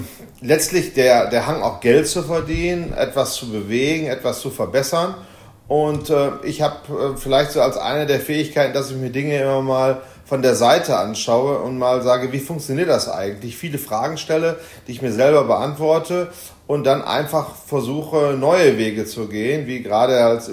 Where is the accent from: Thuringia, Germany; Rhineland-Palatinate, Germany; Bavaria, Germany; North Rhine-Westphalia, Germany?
North Rhine-Westphalia, Germany; Essen; Ich war der Erste, der die Autoaufbereitung mal gemacht hat im Ruhrgebiet, in meiner Heimatstadt Essen